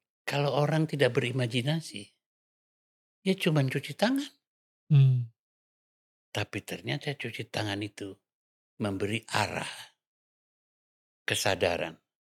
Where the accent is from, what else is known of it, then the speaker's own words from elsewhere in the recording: Java, Indonesia; Ya saya orang Jawa mbak.